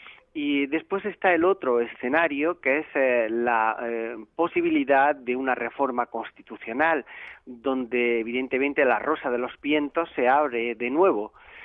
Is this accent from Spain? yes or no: yes; Spain; Nosotros somos un pueblo español, europeo, pero somos un pueblo español